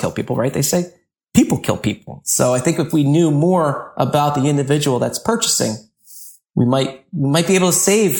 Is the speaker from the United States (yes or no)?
yes; Philadelphia, Pennsylvania, United States; I mean, I'm from Frankfurt, but I moved out to the burbs, but I still have Philly in me.